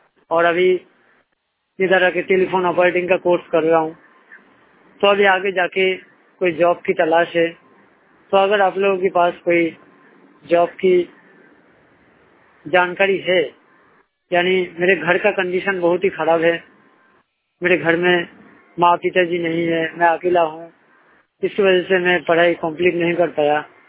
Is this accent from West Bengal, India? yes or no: yes; West Bengal, India; तो एक्चुअली मैं वेस्ट बंगाल से आया हूं।